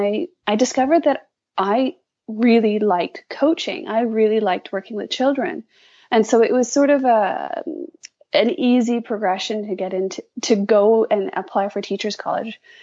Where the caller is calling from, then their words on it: Pickering, Ontario, Canada; I'm joining you from Ontario, Canada. In fact, just outside Toronto in a place called Pickering.